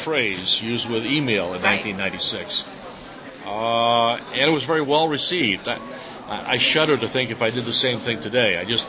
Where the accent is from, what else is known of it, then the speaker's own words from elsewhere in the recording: East Coast, United States; And I'm sorry, I'm from the East Coast.